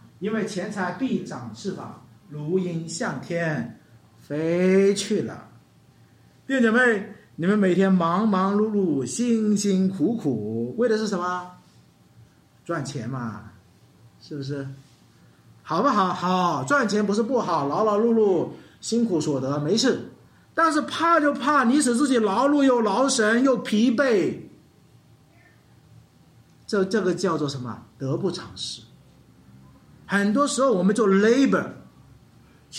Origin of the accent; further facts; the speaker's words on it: China; 所以总结一下，在我们中国人的文化里，见面做什么？